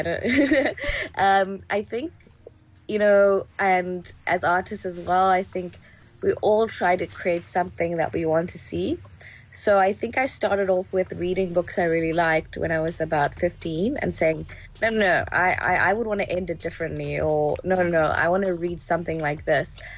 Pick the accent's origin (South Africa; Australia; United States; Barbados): South Africa; Johannesburg, Gauteng; also born or lived in Egypt / Nigeria; I grew up in Joburg in the late 90s.